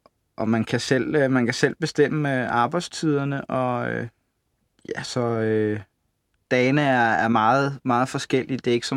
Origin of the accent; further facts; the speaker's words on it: Region of Southern Denmark, Denmark; og jeg er 19 år, og jeg er fra Fyn.